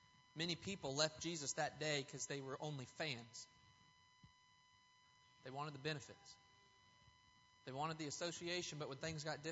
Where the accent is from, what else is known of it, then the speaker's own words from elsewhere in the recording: Los Angeles, California, United States; I grew up watching Kobe Bryant and Shaquille O'Neal for the Lakers. That was my hometown team.